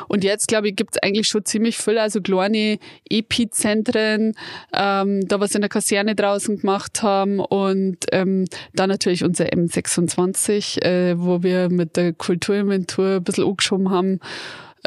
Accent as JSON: {"language": "German", "town": "Riedenburg", "region": "Bavaria", "country": "Germany", "said": "wir kommen ja da aus der Gegend von Riedenburg, Peinten Boin, Boin, wie der Bointerer sagt."}